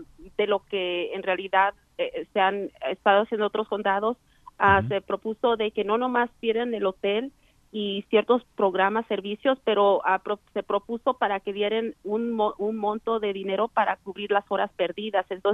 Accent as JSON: {"language": "Spanish", "region": "California", "country": "United States", "said": "somos californianos y tenemos estamos muy afortunados de vivir en California"}